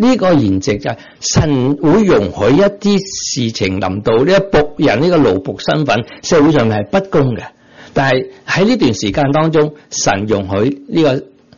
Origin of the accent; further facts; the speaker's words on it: Guangzhou, Guangdong, China; 我哋广州人叫佢做咩啊？